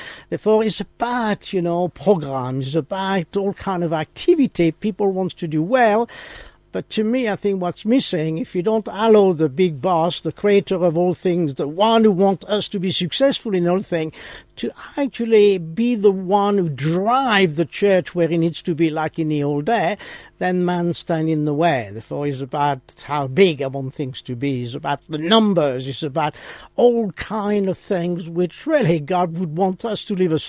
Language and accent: English; France; now in England, United Kingdom; Well, first of all, I come from France, yeah?